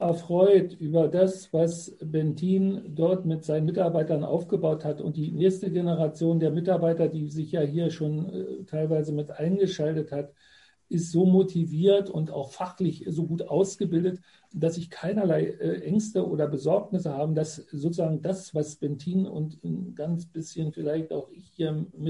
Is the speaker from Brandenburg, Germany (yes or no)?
yes; Wildenbruch, Brandenburg, Germany; Ja, ich komme natürlich auch aus Wildenbruch. Ich komme von Sdorf.